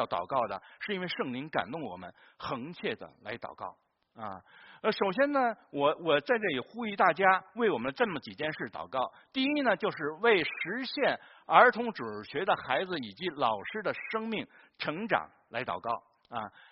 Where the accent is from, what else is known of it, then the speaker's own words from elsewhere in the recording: China; 我想分享一点呢，就是我们中国人